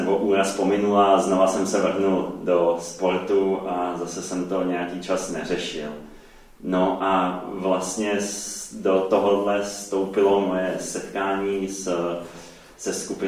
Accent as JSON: {"language": "Czech", "town": "Jablonec nad Nisou", "region": "Liberec Region", "country": "Czechia", "said": "přišel jsem vlastně z Jablonce nad Nisou, odkud pocházím, jsem do Prahy na vysokou školu"}